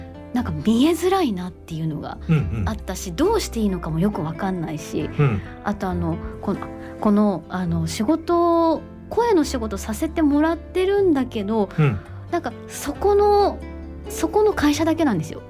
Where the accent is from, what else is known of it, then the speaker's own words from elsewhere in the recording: Kyushu, Japan; now in Tokyo, Japan; でやっぱ東京だから知ってる人もそんないるわけでもなく、もともと九州出身なので、